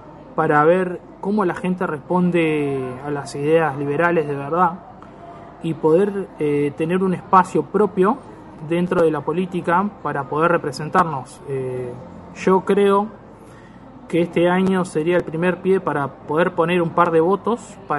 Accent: Carmen de Patagones, Buenos Aires Province, Argentina; Está demasiado bajo de donde yo soy, de Patagones.

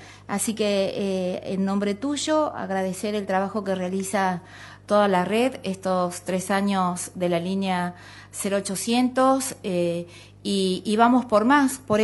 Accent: Tucumán, Argentina; Yo vengo de mi provincia de Tucumán, la región norte, la más pobre del país

